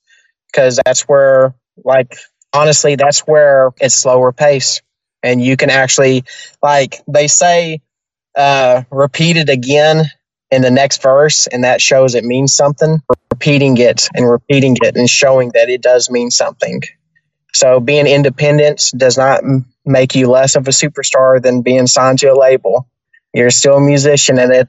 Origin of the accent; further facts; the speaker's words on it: Tennessee, United States; like I am from Tennessee, so like I would actually make that drive to come sing karaoke because I love karaoke.